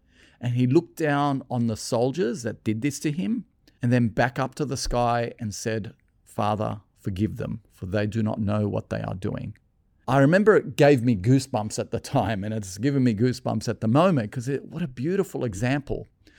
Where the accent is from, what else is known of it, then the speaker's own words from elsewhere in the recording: Lebanon; moved away; I was born and raised in Lebanon as a Catholic, and we went to church every Sunday.